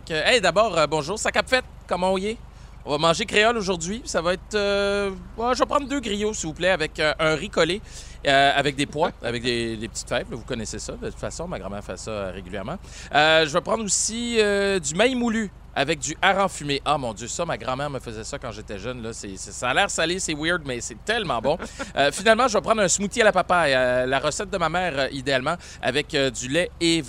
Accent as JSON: {"language": "French", "town": "Montreal", "region": "Quebec", "country": "Canada", "said": "Je suis vraiment un gars de Montréal. Je suis parti de Montréal. Je suis revenu parce que je me suis rendu compte à quel point la ville, c'était chez nous."}